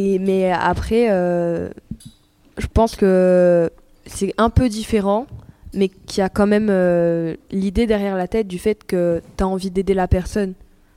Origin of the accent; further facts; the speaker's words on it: Occitanie, France; nous on est dans les PO, on vient d'à côté de Perpi.